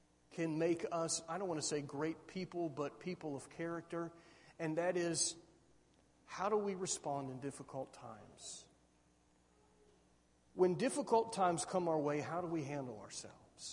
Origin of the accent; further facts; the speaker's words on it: Columbus, Ohio, United States; when I was growing up in Columbus as a kid, there were two NFL teams in the state of Ohio